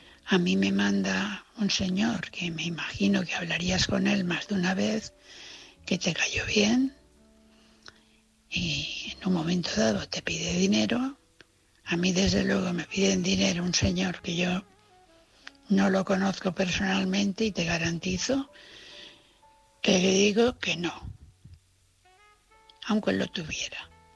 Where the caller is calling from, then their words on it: Valencia, Valencian Community, Spain; de Valencia.